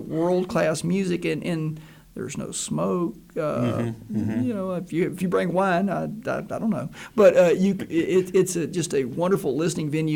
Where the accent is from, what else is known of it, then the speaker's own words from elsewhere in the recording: Tennessee, United States; Well, I'm from Middle Tennessee, and I've been here 27 years.